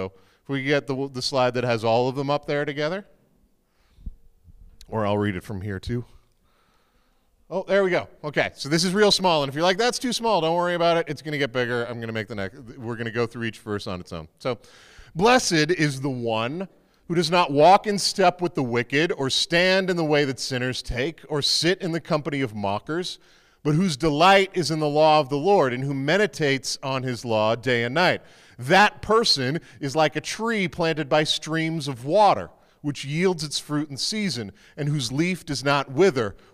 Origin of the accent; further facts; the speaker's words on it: Charlottetown, Prince Edward Island, Canada; I'm originally from Charlottetown, Prince Edward Island